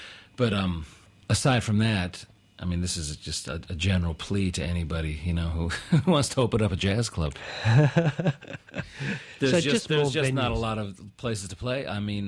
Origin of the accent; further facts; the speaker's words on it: United States; maybe it's got something to do with me being an American